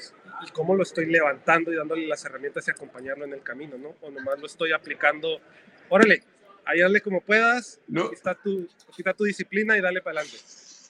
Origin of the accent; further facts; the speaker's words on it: Ciudad Juárez, Chihuahua, Mexico; soy 100% guatemalteco, pero me tocó nacer y crecer en México, en Ciudad Juárez, Chihuahua, pero toda mi familia es guatemalteca.